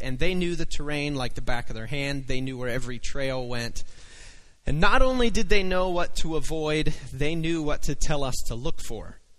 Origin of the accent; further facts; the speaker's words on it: Pennsylvania, United States; I grew up in Pennsylvania, and we didn't get west of the Mississippi very often.